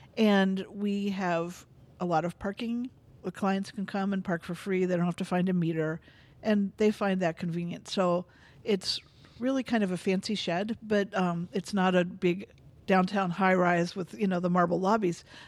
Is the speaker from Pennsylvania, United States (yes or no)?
yes; Pittsburgh, Pennsylvania, United States; I did. I grew up in Pittsburgh.